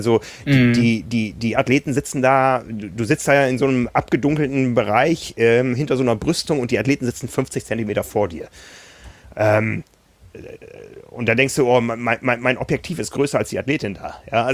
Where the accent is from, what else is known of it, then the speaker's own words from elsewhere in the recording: Germany; da hatten wir Tickets gekauft als Deutsche übers deutsche Reisebüro, wie das immer läuft, und waren dann quasi in der deutschen Fankurve.